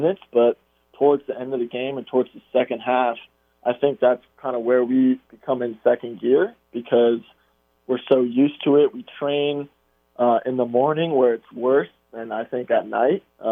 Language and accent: English; Charleston, United States; And because I'm from Charleston, not far away, so I've been to Charleston.